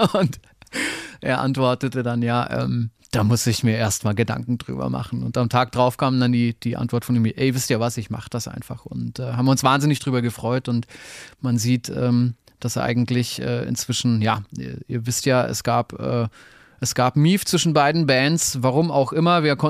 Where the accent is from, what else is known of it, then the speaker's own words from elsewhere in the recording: Bavaria, Germany; du als Regensburger und ich als Franke